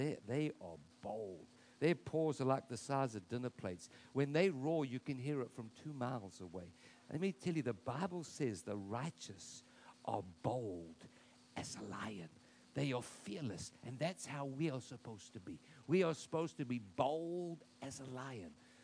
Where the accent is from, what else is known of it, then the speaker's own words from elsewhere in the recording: South Africa; Well, let me tell you, man, I grew up in South Africa.